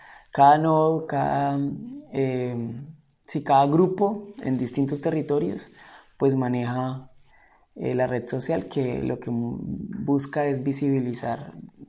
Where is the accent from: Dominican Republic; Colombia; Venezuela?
Colombia; vengo de Colombia y represento la Red Nacional de Jóvenes Rurales en Colombia.